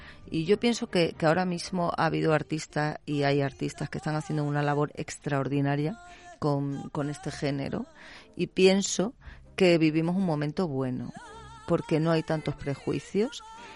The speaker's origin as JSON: {"language": "Spanish", "town": "Salorino", "region": "Extremadura", "country": "Spain", "tie": "born or raised there", "said": "en mi pueblo, en Salorino"}